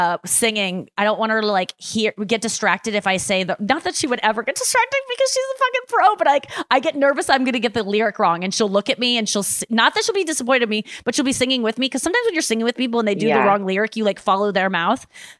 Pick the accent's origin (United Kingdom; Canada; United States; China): United States; Except the me, because I'm an American.